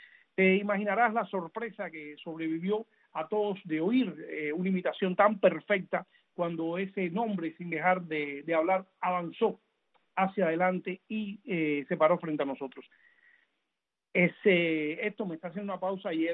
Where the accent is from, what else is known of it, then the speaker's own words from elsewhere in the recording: Cuba; moved away; participé acá en el teatro Prometeo, acá con Teresa María Rojas, cuando llegué de Cuba en el año 94.